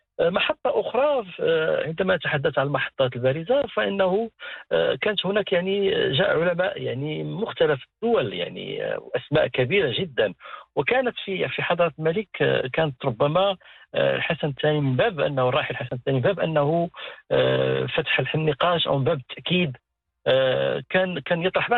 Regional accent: Morocco; ويعتبر يعني كذلك يعني مسألة مهمة في بالنسبة لنا كمغاربة

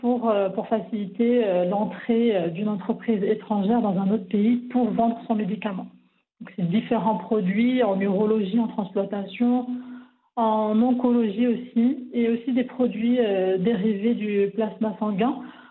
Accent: Paris, Île-de-France, France; also born or lived in Champagne-Ardenne, France; Je suis née en Champagne-Ardenne, dans l'Est français. J'ai passé les premières années de ma vie là-bas, avec mes parents et grands-parents. J'ai déménagé à Paris très jeune

